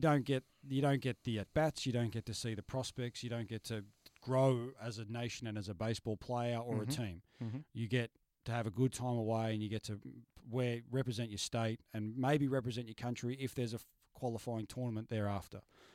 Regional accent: Australia; As Australian baseball comes back to our hitting is the downfall.

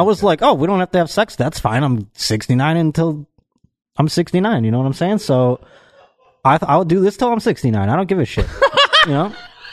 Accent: Buffalo, New York, United States; Well, I'm actually going to be in my hometown, Buffalo, New York, on November 6th at Helium Comedy Club.

